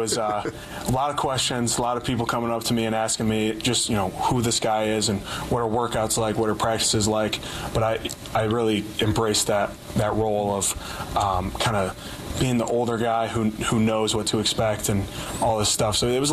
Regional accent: Midwest, United States; You know, growing up in the Midwest, always was a Big Ten fan.

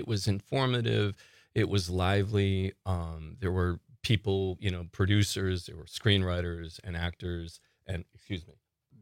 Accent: Waupaca, Wisconsin, United States; So I'm from Waupaca. I went to Waupaca High School

